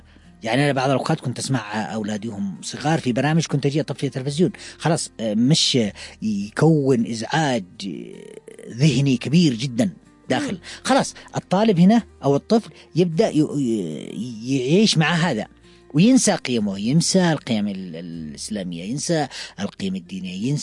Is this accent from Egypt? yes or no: no; Yemen; أنا جالس أبني ثقافتي كيمني